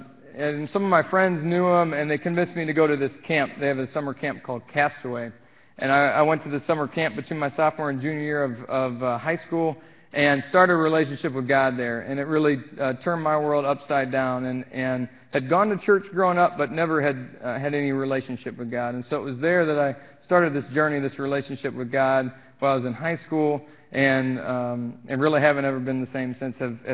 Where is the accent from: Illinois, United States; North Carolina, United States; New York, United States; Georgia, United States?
Illinois, United States; Peoria; So I grew up in Peoria, went to Richwood. Anybody from P-Town?